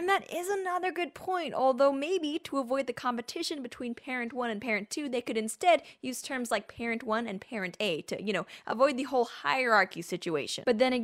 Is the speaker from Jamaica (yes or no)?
no; Canada; You know, as a Canadian, I personally love when European countries like France behave like this because it makes us look a lot less crazy, just by comparison.